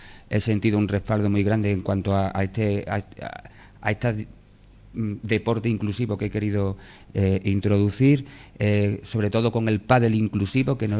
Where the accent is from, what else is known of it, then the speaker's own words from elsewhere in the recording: Llerena, Extremadura, Spain; para los llerenenses y para mí en particular, como concejal de deportes, es un orgullo ver al equipo de mi pueblo, a mi equipo, verlo jugando estos play-offs.